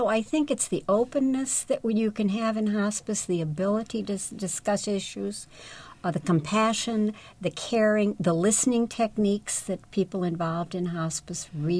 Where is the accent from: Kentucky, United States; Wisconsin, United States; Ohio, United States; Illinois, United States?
Illinois, United States; Springfield; I grew up in Springfield, Illinois